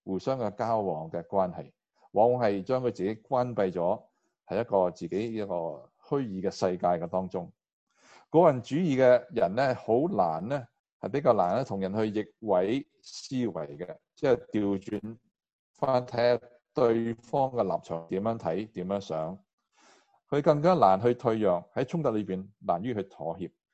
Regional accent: China; now in United States; 但是大部分我们作为中国人呢，仍然未曾去融入这个美国的生活和社会主流。

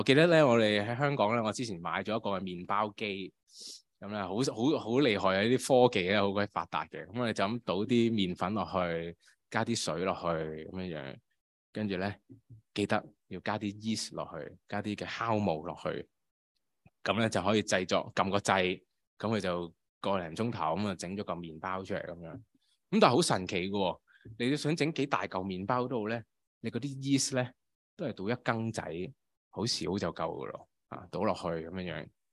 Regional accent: China; 就不是我们中国人过年那些大扫除不同的

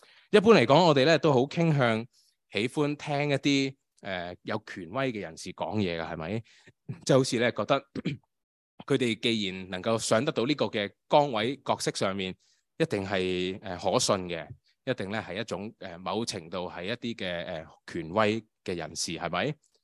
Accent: Hong Kong; moved away; 因为我自己由香港嚟到呢度啦。

